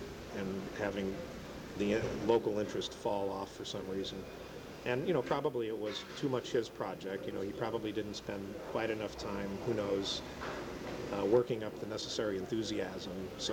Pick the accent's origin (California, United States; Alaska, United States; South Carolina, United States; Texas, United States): California, United States; Palm Springs; And Mr. Tan knew that I was from Palm Springs.